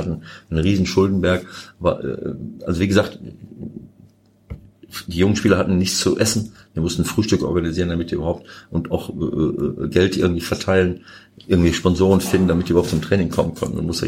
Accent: Bielefeld, North Rhine-Westphalia, Germany; Und Bielefeld natürlich auch noch ein bisschen, weil das meine Heimat ist.

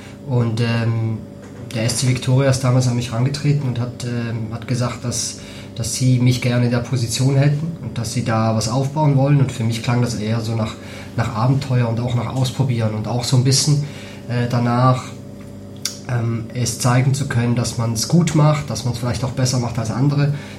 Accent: St. Gallen, Switzerland; also born or lived in Geneva; now in Hamburg, Germany; Und ich komme aus St. Gallen, also das heißt, ich habe in Genf gewohnt und irgendwie war mir nach was Neuem.

